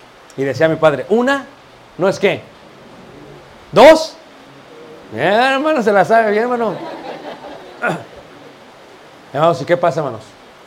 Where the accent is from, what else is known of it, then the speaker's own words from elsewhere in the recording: Mexico City, Mexico; Yo soy de Ciudad de México, originario.